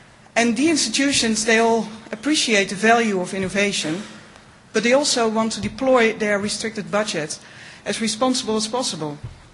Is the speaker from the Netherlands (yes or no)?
yes; Netherlands; I'm from the Netherlands, and the Netherlands is most famous, as you might know, because of its wooden shoes, tulips, windmills.